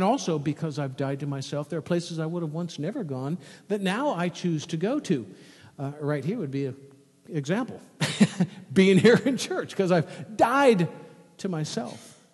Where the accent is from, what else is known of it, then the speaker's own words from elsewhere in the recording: United States; I've born and raised in the United States during, you know, I mean, I've never been in war.